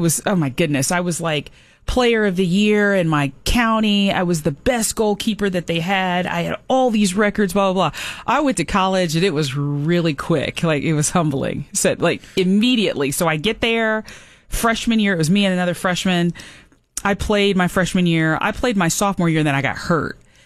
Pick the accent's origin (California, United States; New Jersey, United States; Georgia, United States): Georgia, United States; Atlanta; born or raised there